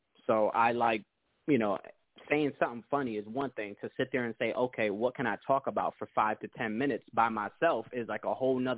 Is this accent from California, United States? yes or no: no; West Haven, Connecticut, United States; I grew up in West Haven, graduated in West Haven, like in high school, and then I lived in New Haven for like 10 years after that.